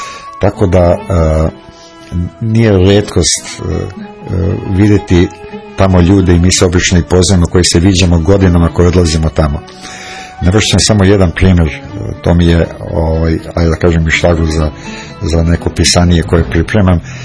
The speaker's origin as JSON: {"language": "Serbian", "country": "Serbia", "said": "znam da smo mi Srbi kao Srbi lenji i da pročitamo nešto"}